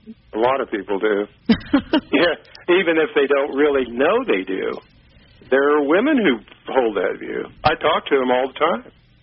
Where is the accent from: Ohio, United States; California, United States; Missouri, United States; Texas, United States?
Missouri, United States; Kansas City; Sure, John. I'm from Kansas City, Missouri.